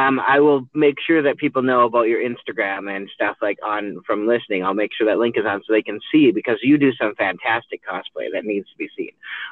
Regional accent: Remer, Minnesota, United States; I grew up in Reamer, Minnesota.

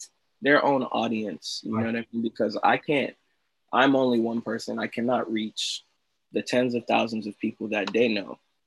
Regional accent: England, United Kingdom; born there; And what was crazy is because I was born in England. I have a lot of family in England.

